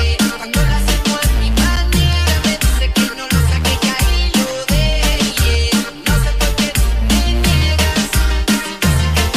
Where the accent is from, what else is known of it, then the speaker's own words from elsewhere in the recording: Chile; Más cuando somos chilenos y nos tienen pal mambo en la Conmebol.